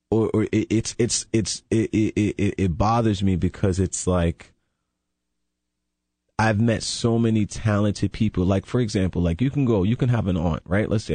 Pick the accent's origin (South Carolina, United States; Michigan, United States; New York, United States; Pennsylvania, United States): New York, United States; Queens; And I'm from Queens. You know, I went to school in Long Island